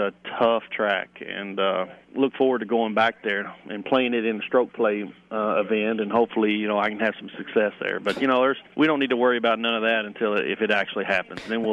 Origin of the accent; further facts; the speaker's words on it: Kentucky, United States; get back to my home state, get back in front of the people, my friends, my family.